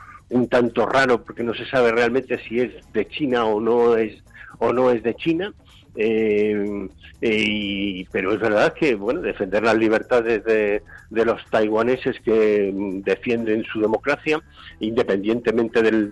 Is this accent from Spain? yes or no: yes; Spain